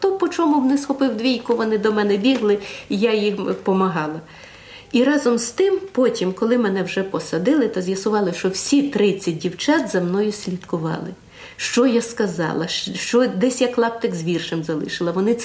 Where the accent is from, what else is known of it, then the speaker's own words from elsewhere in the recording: Western Ukraine, Ukraine; бо я народилась і виросла на Західній Україні